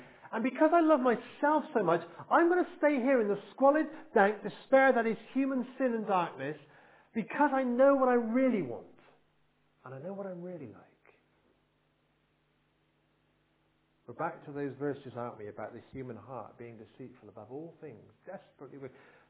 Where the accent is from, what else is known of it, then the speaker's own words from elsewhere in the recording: United Kingdom; We don't like that, do we? We're British.